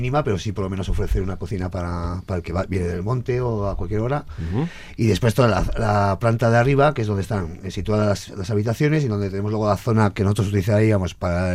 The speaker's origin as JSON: {"language": "Spanish", "town": "Zuia", "region": "Basque Country", "country": "Spain", "said": "Yo vengo de Zuya."}